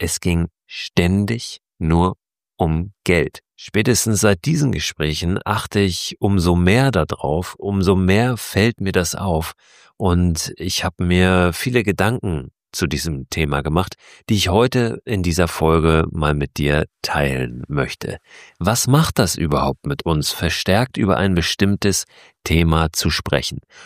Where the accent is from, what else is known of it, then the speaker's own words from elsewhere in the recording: Germany; Auf der anderen Seite gibt es aber auch viele Produkte, die hier sehr, sehr viel günstiger sind als bei uns in Deutschland.